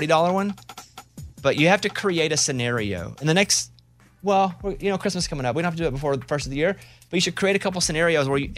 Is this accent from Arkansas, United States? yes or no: yes; Mountain Pine, Arkansas, United States; But I'm from Mountain Pine.